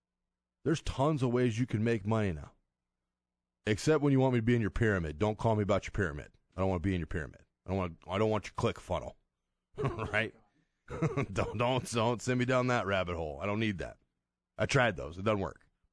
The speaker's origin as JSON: {"language": "English", "region": "Nebraska", "country": "United States", "said": "He's from Iowa. I'm from Nebraska."}